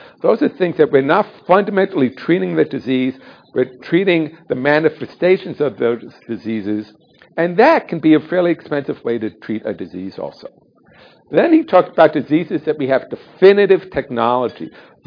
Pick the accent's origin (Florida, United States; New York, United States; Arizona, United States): New York, United States; New York City; I grew up in New York City. It was a public high school, Bayside High School in Queens, New York.